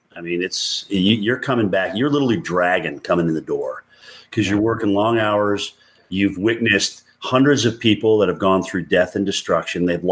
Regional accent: Southeast, United States; I grew up in Appalachia. I love it. Being in the South, it's just a southern extent of the same mountain chain I grew up on.

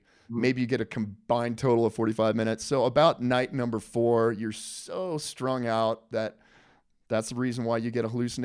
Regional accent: Colorado, United States; having grown up in Colorado, I didn't feel like it was as impactful, the cold

